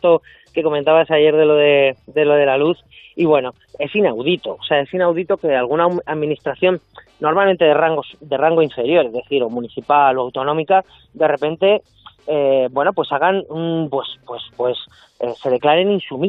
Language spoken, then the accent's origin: Spanish; El Álamo, Community of Madrid, Spain; El tema del Álamo, además, a mí me toca muy cerca. En ese municipio me he criado yo.